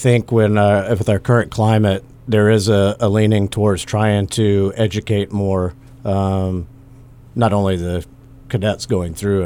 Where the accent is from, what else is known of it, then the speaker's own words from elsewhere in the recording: Louisiana, United States; Now, I grew up in Louisiana